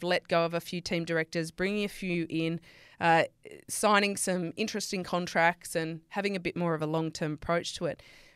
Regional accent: Australia; hey, I'm the Aussie here.

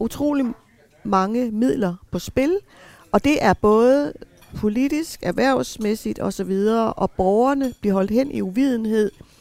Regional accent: Greenland; now in Denmark; jeg kender rigtig meget fra mit hjemland. Min far bor selv foran uranminen, som vi kalder det i Grønland

